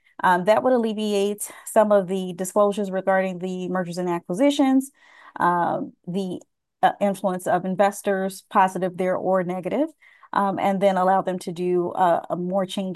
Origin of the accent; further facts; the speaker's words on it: Alpharetta, Georgia, United States; I am from Alpharetta, Georgia.